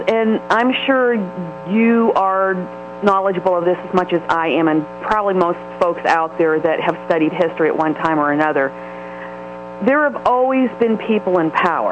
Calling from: Columbus, Ohio, United States; Hi, Kevin. … from Columbus.

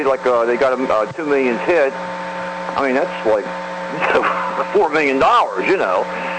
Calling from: Maryland, United States; I'm from Maryland.

